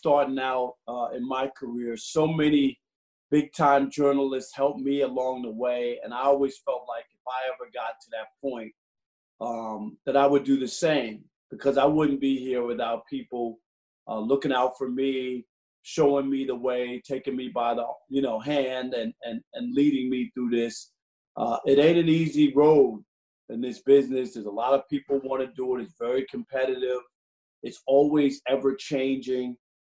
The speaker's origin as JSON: {"language": "English", "town": "Queens", "region": "New York", "country": "United States", "said": "his name was Steve Smith from Queens, from Hollis, Queens, and I'm from Jamaica, Queens, so we, started talking or whatever."}